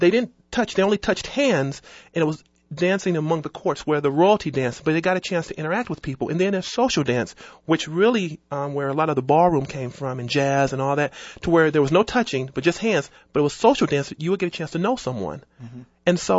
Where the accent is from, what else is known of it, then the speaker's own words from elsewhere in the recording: Detroit, Michigan, United States; Well, I grew up in Detroit, so I kind of grew up dancing